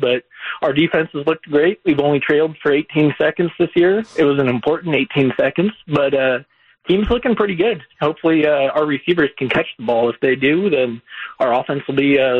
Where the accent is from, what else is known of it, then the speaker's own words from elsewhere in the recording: Bakersfield, California, United States; So I grew up in Bakersfield, so I was like right in between the L.A. and the Bay Area teams.